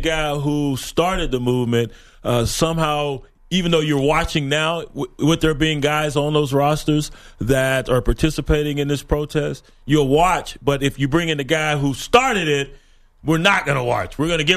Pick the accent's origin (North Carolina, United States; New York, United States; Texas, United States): Texas, United States; the Jade Helm folks down in my home state of Texas, and Senator Cruz, who has championed that cause